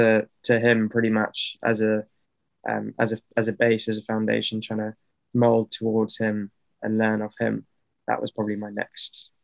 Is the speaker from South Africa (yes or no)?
yes; South Africa; born there; So I was born in South Africa